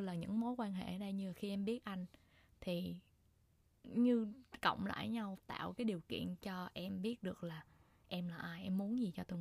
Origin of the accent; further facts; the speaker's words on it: Ho Chi Minh City, Vietnam; rồi từ nhỏ lớn là em ở Sài Gòn, không chưa bao giờ đi đâu